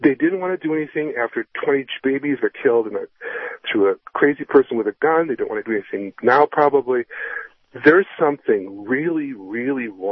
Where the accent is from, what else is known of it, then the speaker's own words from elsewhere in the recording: Minnesota, United States; I grew up in Minnesota, and we don't have the category usually of those kinds of tornadoes, but I've seen them go overhead.